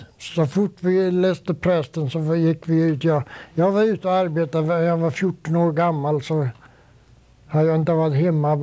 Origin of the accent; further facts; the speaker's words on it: Sweden; moved away; Ännu när jag var hemma i Sverige förra sommaren.